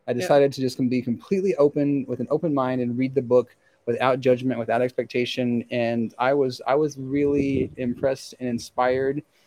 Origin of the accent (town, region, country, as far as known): Texas, United States